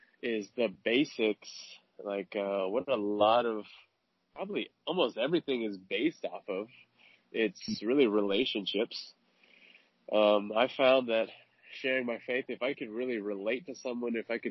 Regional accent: California, United States; now in Seattle, United States; But I grew up in California, grew up in a very loving family.

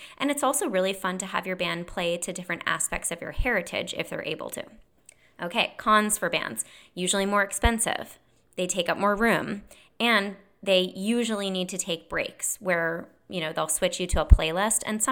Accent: United States; now in Germany; I live overseas in Germany, and my wedding is in the States, in Montana. The groom is German and I'm American.

